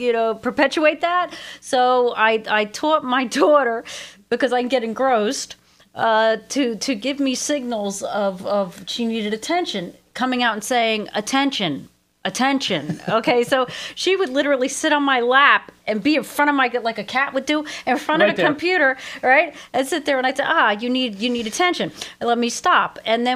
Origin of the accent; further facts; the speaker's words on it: New Jersey, United States; I'm originally from Central Jersey